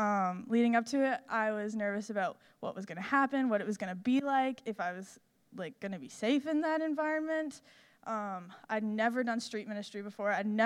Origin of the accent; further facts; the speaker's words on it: Fredericton, New Brunswick, Canada; I'm from Fredericton, New Brunswick.